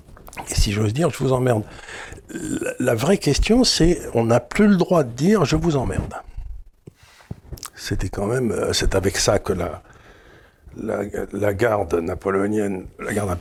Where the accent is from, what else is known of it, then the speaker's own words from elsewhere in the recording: France; On est des Français et on vous emmerde.